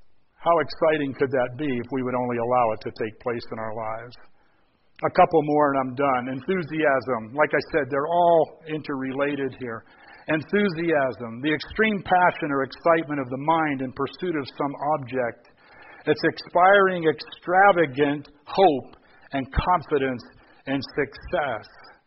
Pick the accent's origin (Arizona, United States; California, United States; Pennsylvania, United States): Pennsylvania, United States; Pittsburgh; She grew up around Kansas City. I grew up around Pittsburgh.